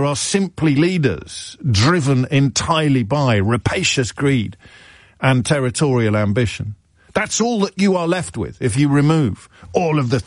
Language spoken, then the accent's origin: English; Kidderminster, West Midlands, United Kingdom; I'm from Kidderminster, just in case you're new to the programme. But I'm from Kidderminster.